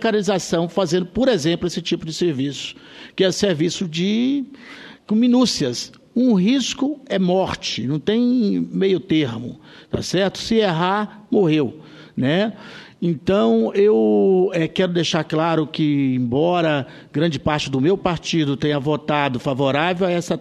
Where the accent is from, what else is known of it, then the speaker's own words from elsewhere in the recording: Brazil; eu acho que nós que somos brasileiros, que somos patriotas e queremos um país cada vez melhor